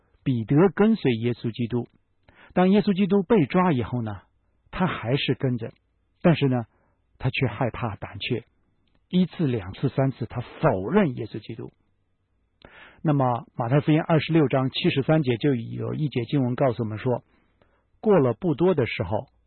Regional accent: China; 我们中国人不是那样洗手的，

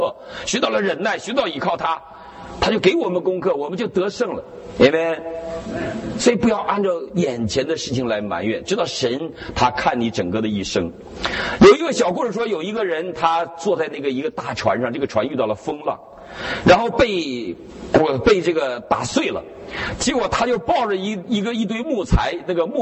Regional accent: Northeast China, China; 我们东北人这个发言

